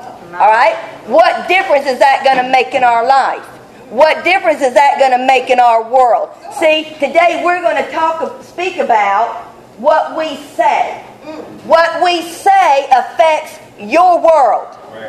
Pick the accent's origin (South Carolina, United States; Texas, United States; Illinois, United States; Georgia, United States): South Carolina, United States; I'm not from England. I don't speak the vowel and, you know, the rest of that stuff. Amen? I'm from South Carolina. I say hey and y'all.